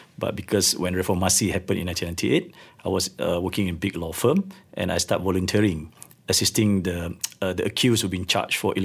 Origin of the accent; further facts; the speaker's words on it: Balik Pulau, Penang, Malaysia; After I came back, I was offered to contest in my hometown, in Balik Pulau, and accidentally win.